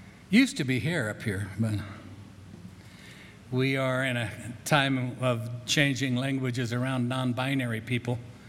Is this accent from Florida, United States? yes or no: no; Grand Junction, Colorado, United States; I grew up in Grand Junction.